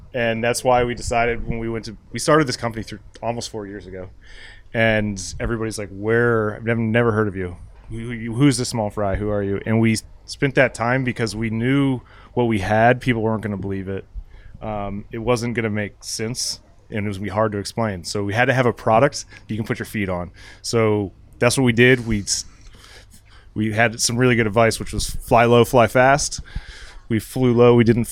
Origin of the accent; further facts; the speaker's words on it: Charleston, South Carolina, United States; I grew up racing sailboats in Charleston. That was kind of like my life growing up.